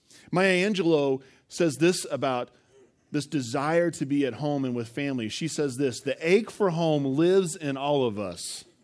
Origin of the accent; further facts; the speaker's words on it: Evansville, Indiana, United States; I'm from Evansville. I'm from Indiana.